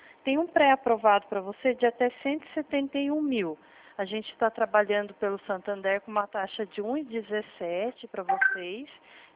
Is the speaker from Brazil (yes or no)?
yes; São Paulo, Brazil; Eu sou de São Paulo